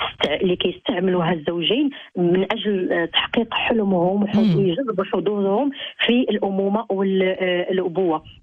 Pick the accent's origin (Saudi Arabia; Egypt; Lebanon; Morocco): Morocco; يعني ما بين 12 حتى 17% من الأزواج عندنا في المغرب كيعانيوا من ضعف الخصوبة